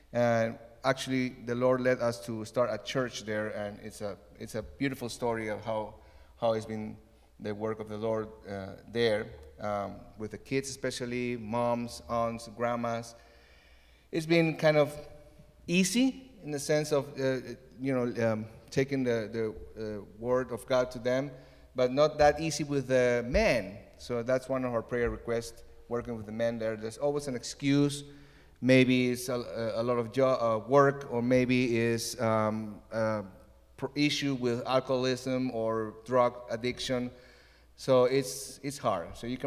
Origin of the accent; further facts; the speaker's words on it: Guayaquil, Guayas, Ecuador; I am originally from Ecuador. I was born in my city of Guayaquil.